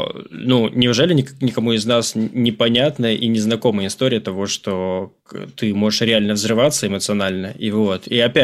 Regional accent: Kazakhstan; Ну, я из Казахстана, я понимаю, о чем он.

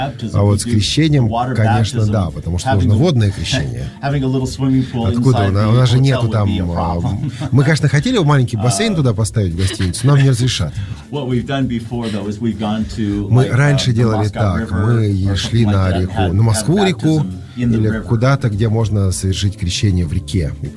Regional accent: California, United States; Я из Калифорнии.

